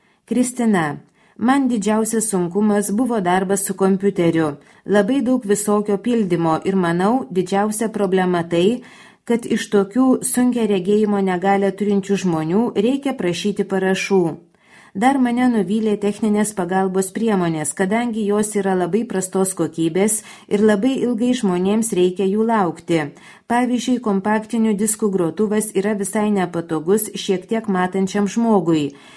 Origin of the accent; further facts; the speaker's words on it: Biržai, Panevėžys County, Lithuania; man 26 metai, esu iš Biržų